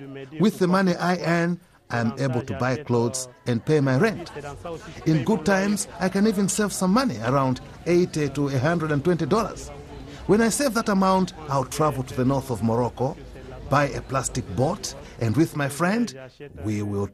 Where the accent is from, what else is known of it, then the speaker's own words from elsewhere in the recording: Guinea; moved away as an adult; I have Malian citizenship, but I'm originally from Guinea. I'm 25 years old. I immigrated to Morocco because of the economic situation in Guinea.